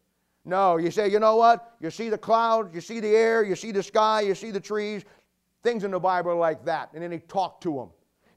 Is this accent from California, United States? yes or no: no; Ohio, United States; No, it's a state. I'm from Ohio.